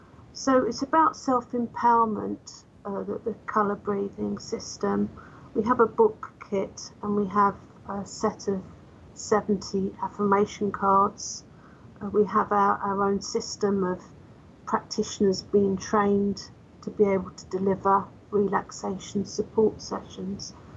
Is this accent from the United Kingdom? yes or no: yes; London, United Kingdom; born there; now in New Forest, United Kingdom; I actually live on the South Coast. I was born in London.